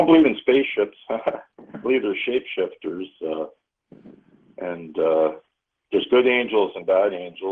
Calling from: Kitchener, Ontario, Canada; I'm from Kitchener, not too far from Toronto, 60 miles west.

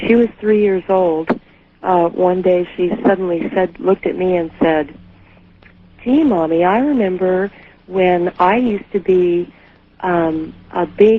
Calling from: Rochester, Washington, United States; I'm calling from Rochester, Washington.

